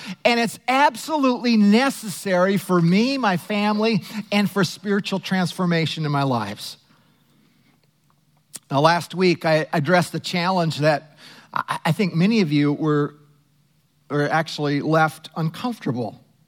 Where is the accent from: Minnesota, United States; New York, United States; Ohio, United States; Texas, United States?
Minnesota, United States; Cokato; When I was growing up in Cokato, Minnesota, I look back and with all the flaws that my parents had